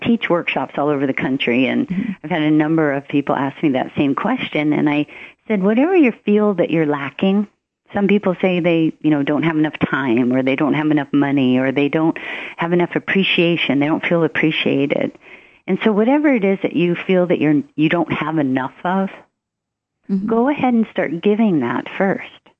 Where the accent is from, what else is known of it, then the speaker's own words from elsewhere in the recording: Hawaii, United States; And Willacokie was the street I grew up on in Hawaii.